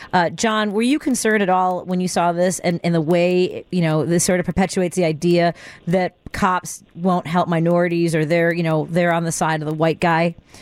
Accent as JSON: {"language": "English", "town": "Chicago", "region": "Illinois", "country": "United States", "tie": "born or raised there", "said": "my experience growing up in Norwood Park, just blocks away from where this harassment happened at Caldwell Woods"}